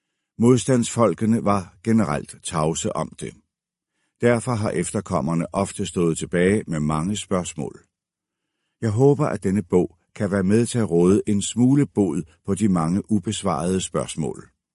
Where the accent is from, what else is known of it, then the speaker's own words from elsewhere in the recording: Copenhagen, Capital Region of Denmark, Denmark; born there; Jeg er født i København 25 år efter befrielsen. Mine forældre blev født under krigen